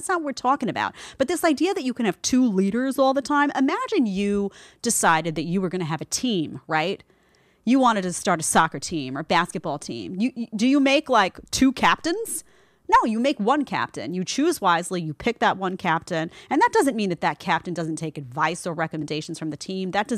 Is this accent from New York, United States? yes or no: yes; Brooklyn, New York, United States; accent: Brooklyn; now in Florida, United States; people tell me that my Brooklyn accent is coming on stronger and stronger in the show, and I think that might be true, and I don't understand it. It's like I moved to Florida and I got more Brooklyn.